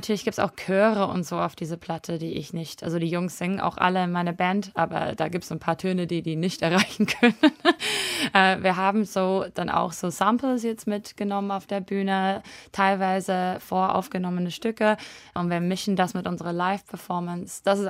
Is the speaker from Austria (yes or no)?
no; New Zealand; German is a second language; Aber ich bin auch aus Neuseeland und wir sind viel höflicher als die Wiener.